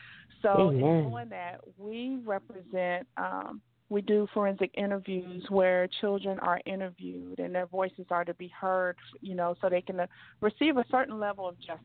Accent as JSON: {"language": "English", "town": "Beckley", "region": "West Virginia", "country": "United States", "said": "I am from Beckley, West Virginia."}